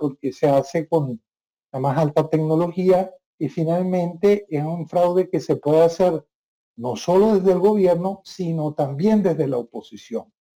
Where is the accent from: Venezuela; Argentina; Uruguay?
Venezuela; en mi país, Venezuela, lamentablemente se desarrolló un nuevo tipo de fraude